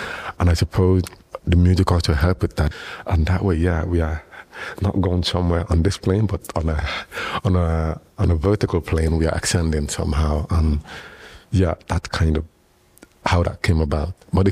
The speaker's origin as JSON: {"language": "English", "country": "Nigeria", "moved": "yes", "lives_now": "Europe", "said": "Because Luca is from Congo, I'm from Nigeria, so we both have different experiences growing up."}